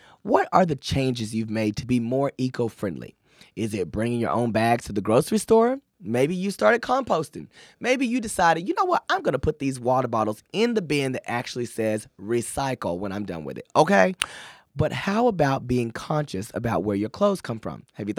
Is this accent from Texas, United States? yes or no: yes; Paris, Texas, United States; I'm black from Paris, Texas, okay? I grew up in the church.